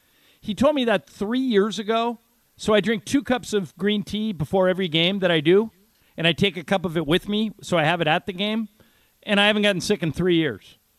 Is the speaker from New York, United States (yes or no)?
no; California, United States; I grew up in California.